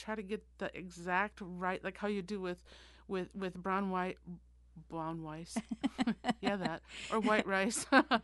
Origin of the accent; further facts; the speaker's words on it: Minnesota, United States; So because I'm from Minnesota, we always have wild rice for Thanksgiving.